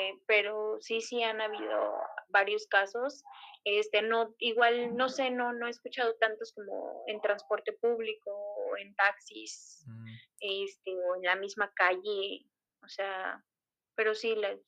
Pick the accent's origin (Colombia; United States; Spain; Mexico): Mexico; Valle de Chalco, State of Mexico; Soy de Valle de Chalco, o sea, para empezar.